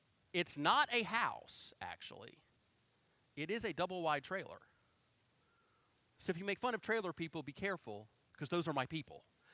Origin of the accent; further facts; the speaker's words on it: Collegedale, Tennessee, United States; Southern Adventist University, ensconced in the heart, of Collegedale, Tennessee, my hometown, the holy city.